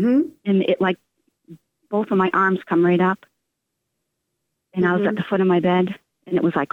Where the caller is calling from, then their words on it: Brewer, Maine, United States; Yes, I'm from Brewer, Maine.